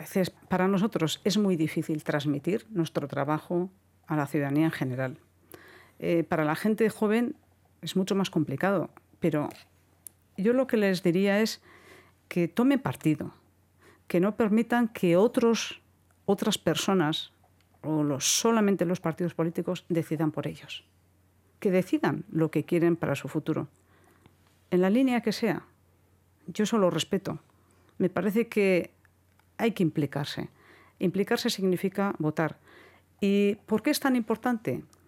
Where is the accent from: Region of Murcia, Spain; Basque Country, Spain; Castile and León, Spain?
Basque Country, Spain; En cualquier caso, nosotros como vascos